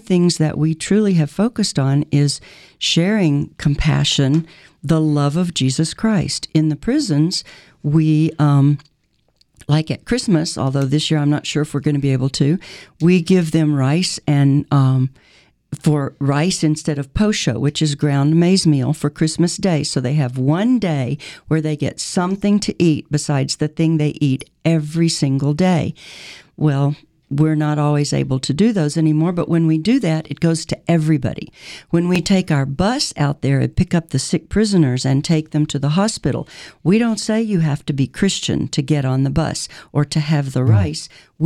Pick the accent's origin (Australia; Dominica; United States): United States; now in Uganda; Now, there are a lot of people that come to scam because I'm an American.